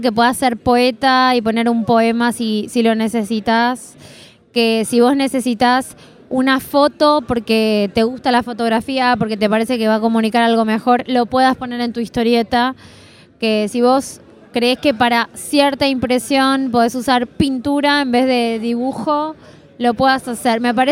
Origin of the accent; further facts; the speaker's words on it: Buenos Aires, Argentina; yo soy una porteña muy rara porque no grito y duermo la siesta.